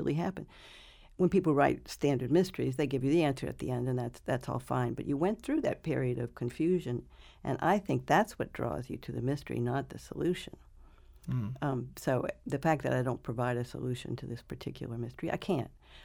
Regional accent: New Orleans, Louisiana, United States; since I'm from New Orleans, I look at it now with a different, slightly different sensation. I certainly never want to live near water again.

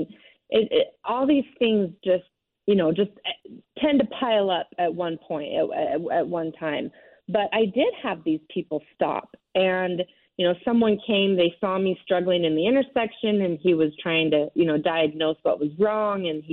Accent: California, United States; also born or lived in New York City, United States; I grew up in California as a strong member.

